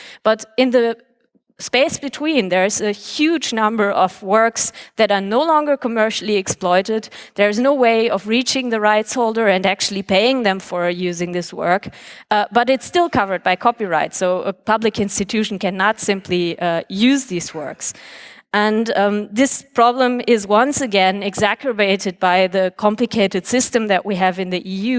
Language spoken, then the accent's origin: English; Germany; In my home country of Germany, there has been some analysis of whether the country actually benefits commercially from having this copyright.